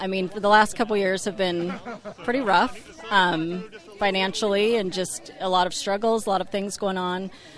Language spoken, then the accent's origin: English; Madras, Oregon, United States; I'm a single mom. We're originally from Madras and left for Idaho for about 7 months, stayed with family over there, and wanted to come back to Central Oregon